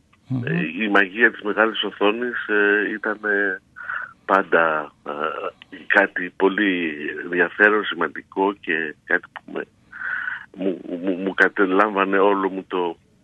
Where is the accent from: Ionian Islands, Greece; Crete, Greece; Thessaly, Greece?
Ionian Islands, Greece; Lefkada; η καταγωγή μου είναι από Λευκάδα και σύζυγός μου από Ικαρία, οπότε περνάμε και αρκετό καιρό Ικαρία και Λευκάδα.